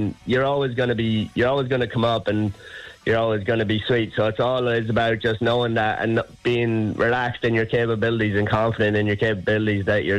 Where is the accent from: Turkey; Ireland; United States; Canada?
Ireland; Sligo, Connacht; now in Strandhill, Ireland; Yeah, Sligo man, true and true. I grew up in Sligo town there, but now I've recently moved out to Strandhill beside the beach, so it's nice living right walking distance to the beach.